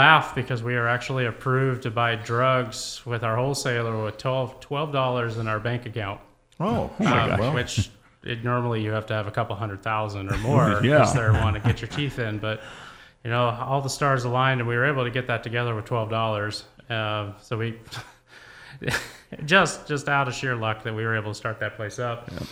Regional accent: Columbia Falls, Montana, United States; A bunch of us, we live in Columbia Falls, we're from Columbia Falls, we have a deep root to want to be up there

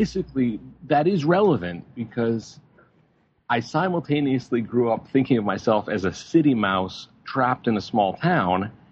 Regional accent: Cooperstown, New York, United States; And ended up in Cooperstown, New York.

